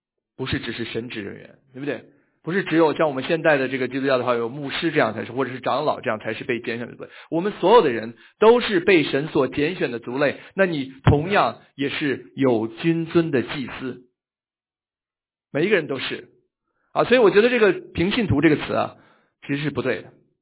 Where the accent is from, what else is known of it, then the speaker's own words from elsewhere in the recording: Beijing, China; 我从小是在北京长大的啊，